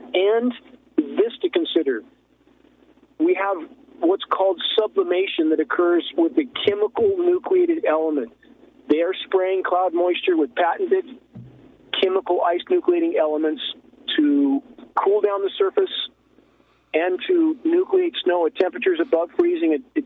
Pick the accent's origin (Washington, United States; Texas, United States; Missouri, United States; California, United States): California, United States; I grew up in snow in the San Gabriel Mountains.